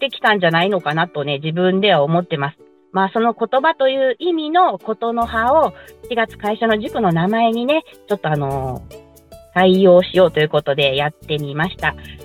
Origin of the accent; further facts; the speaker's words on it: Chiba, Japan; also born or lived in Koriyama; now in Uji, Japan; 私は福島県郡山市出身でして、今は京都府宇治市に住んでいるんですけれども